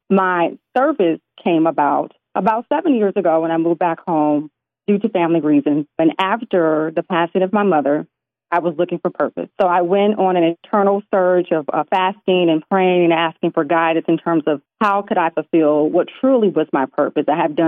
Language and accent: English; Gary, Indiana, United States; Born and raised in Gary, Indiana